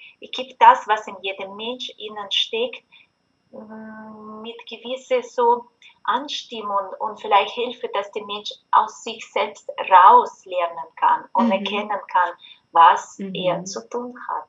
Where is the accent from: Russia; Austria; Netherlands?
Russia; German is a second language; ich komme aus Russland.